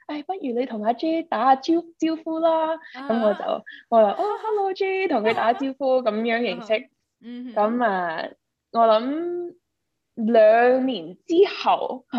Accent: Markham, Ontario, Canada; 我其實是在郊區長大的。所以 Markham都是屬於一個郊區嚟嘅。現在我住緊嘅地方，我想是 consider 細鎮仔。

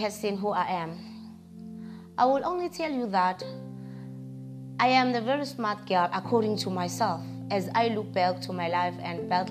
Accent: Soweto, Gauteng, South Africa; also born or lived in Ladysmith; I was born in Ladysmith and grew up in Soweto, being raised by a stepfather who was from Mozambique.

